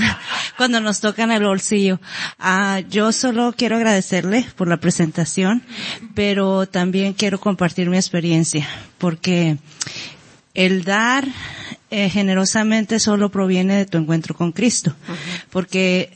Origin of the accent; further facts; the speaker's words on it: Mexico; Soy mexicana.